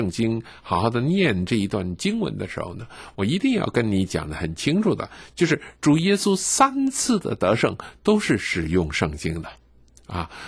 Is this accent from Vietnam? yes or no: no; China; 你跟我都是中国人，中国人最奇妙的一件事是什么呢？